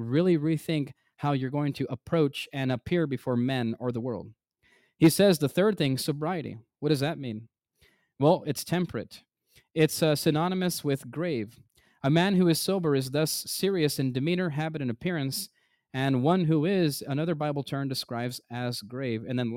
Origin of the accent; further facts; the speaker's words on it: United States; But Brother Carlos, I grew up in the United States. I'm a Gentile.